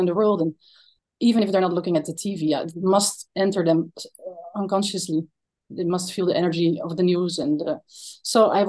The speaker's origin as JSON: {"language": "English", "country": "Netherlands", "said": "because I'm from the Netherlands, and in the Netherlands they have"}